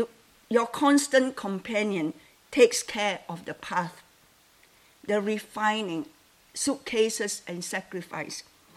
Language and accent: English; Malaysia; he was offered a job right in my hometown in Malaysia without even applying.